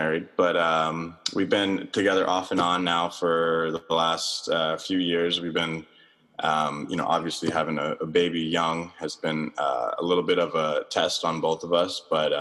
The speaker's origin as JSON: {"language": "English", "region": "Texas", "country": "United States", "tie": "born or raised there", "said": "Well, I grew up in Texas, so it's kind of both places."}